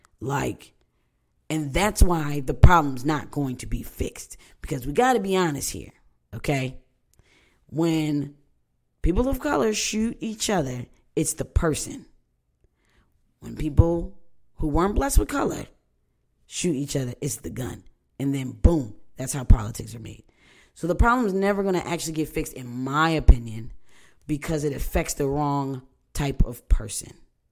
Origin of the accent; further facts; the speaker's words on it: United States; I love America. I am American as they come.